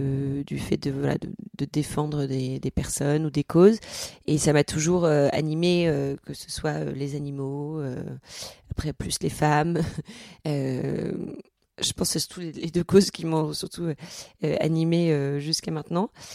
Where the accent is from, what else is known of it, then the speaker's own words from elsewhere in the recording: Toulouse, Occitanie, France; Oui, moi je viens de Toulouse, oui. et donc j'ai fait après mon bac, je suis rentrée à la fac de droit à Toulouse. J'ai fait mes 2 premières années à Toulouse.